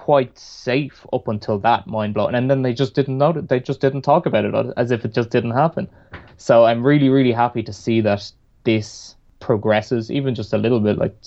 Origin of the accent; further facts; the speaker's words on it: Ireland; I'm from Ireland